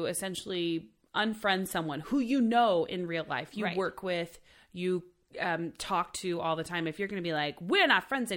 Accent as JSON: {"language": "English", "region": "Oklahoma", "country": "United States", "said": "Because, you know, I'm from Oklahoma originally."}